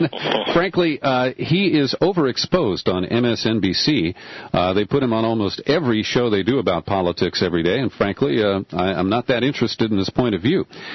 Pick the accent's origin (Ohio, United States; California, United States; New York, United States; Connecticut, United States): Ohio, United States; Cincinnati; we're going to do a special live broadcast from my hometown of Cincinnati behind the Reds curtain.